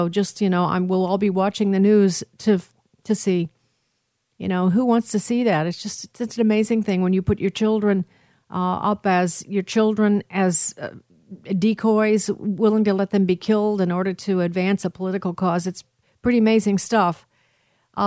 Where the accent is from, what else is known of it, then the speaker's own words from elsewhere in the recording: Illinois, United States; because I was in Chicago. I'm from Illinois.